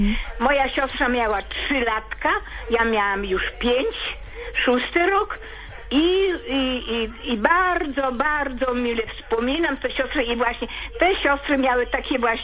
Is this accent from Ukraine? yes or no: yes; Lviv Oblast, Ukraine; now in Poland; ja pochodzę z Kresów, tam z diecezji lwowskiej.